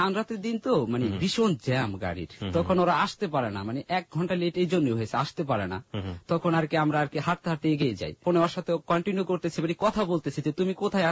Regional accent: Faridpur, Dhaka Division, Bangladesh; আমার বাড়ি ফরিদপুর

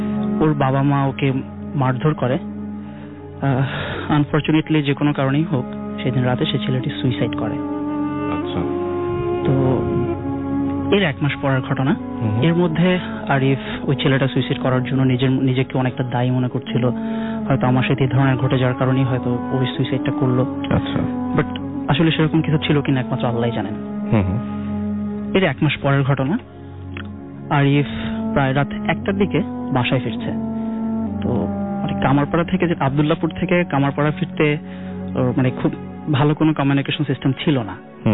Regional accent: Dhaka, Dhaka Division, Bangladesh; এসেছি ঢাকা থেকে।

